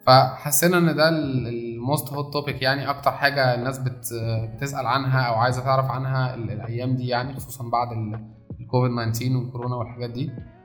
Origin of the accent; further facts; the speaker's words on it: Egypt; ده احنا عندنا في مصر نقول كيسه